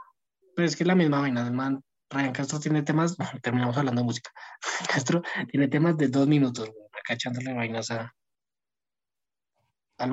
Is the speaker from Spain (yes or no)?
no; Bogotá, Bogotá D.C., Colombia; O sea, es que acá en Bogotá, no me voy a quejar, yo soy rolo